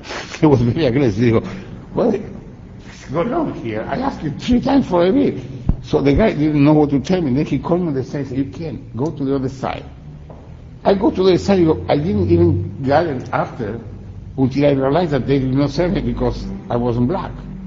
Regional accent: Argentina; moved away as an adult; now in United States; I came from Argentina in '62. As an artist, I went to Miami because it's the cheapest flight from Buenos Aires, and I took the bus from Miami to New York.

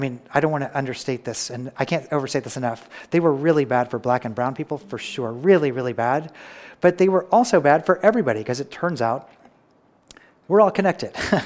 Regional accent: Kansas City, Kansas, United States; When I was growing up in Kansas City, the Kansas public schools were number 6 or number 7 in the nation

